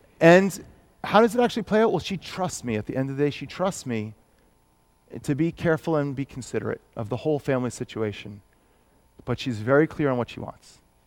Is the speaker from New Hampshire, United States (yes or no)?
yes; New Hampshire, United States